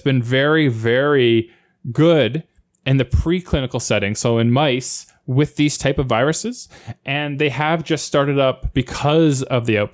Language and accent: English; Canada; I'm quite proud of my home country of Canada